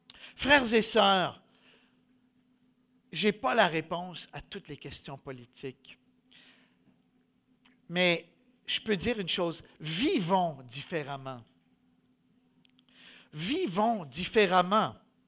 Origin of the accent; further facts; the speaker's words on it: Quebec, Canada; Oui, c'est vrai, on est des Canadiens, on est des Québécois.